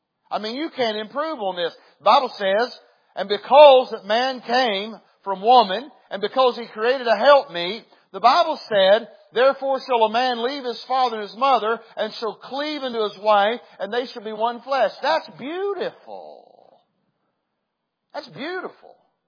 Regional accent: West Virginia, United States; Look, I was raised in a man's man world. I mean, I was raised in West Virginia.

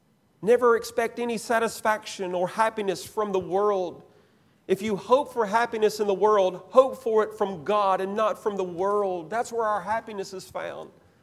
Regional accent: Georgia, United States; He was a farmer near where I was raised in Georgia, and he leased land from this lady.

